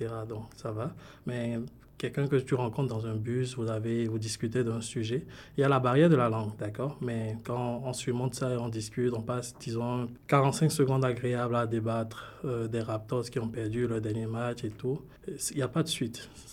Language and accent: French; Benin; now in Markham, Canada; Je viens du Bénin. Je suis béninois. Je vis actuellement à Toronto, mais plus exactement à Macam, en une vingtaine de minutes de Toronto.